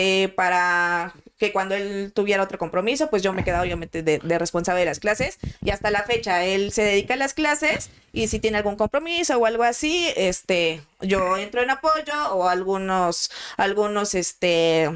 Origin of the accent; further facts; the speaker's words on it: Iztapalapa, Mexico City, Mexico; Nosotros somos de Iztapalapa.